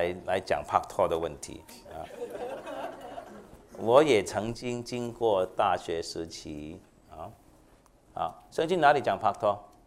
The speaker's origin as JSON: {"language": "Chinese", "country": "Hong Kong", "tie": "born there", "said": "我是香港出生的，那香港的广东人呢"}